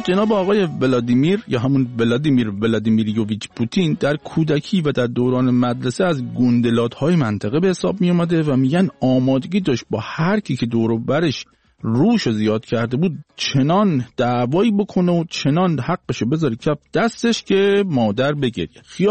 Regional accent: Shiraz, Fars, Iran; born there; و متولد شیرازم هستم

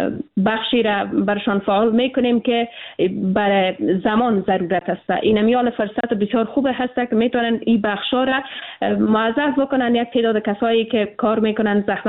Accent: Afghanistan; ما به عنوان یک افغان

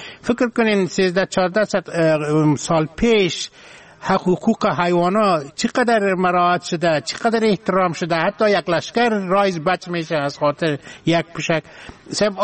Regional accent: Afghanistan; ما از افغانستان هستم،

